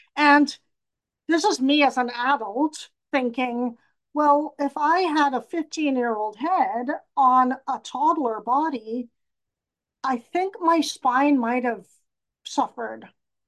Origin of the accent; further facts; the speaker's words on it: Trinidad & Tobago; born there; I was born in Trinidad and Tobago, and doctors weren't as knowledgeable or thorough.